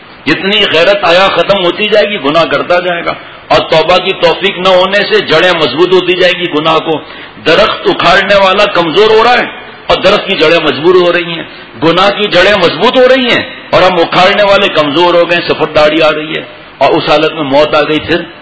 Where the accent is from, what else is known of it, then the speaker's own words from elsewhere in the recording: Sindh, Pakistan; ہمارے سندھ میں کیا توبہ ہے، ہمارے گاؤں میں، مجھے اور جگہ کا پتہ نہیں